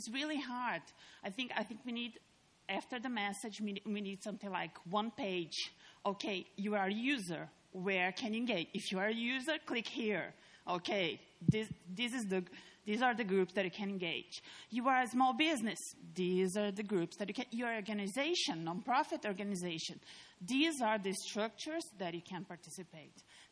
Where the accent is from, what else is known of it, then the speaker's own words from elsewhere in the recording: Brazil; I'm from Brazil. I'm here as a fellow.